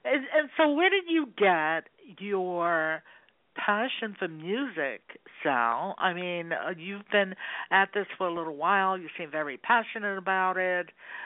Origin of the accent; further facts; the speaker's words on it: Brooklyn, New York, United States; East New York, Brooklyn, actually. I grew up in Bedford-Stuyvesant, I believe it was, Bed-Stuy.